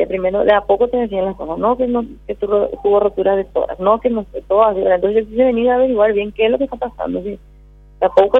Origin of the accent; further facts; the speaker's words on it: Limpio, Central, Paraguay; de Limpio somos, de Limpio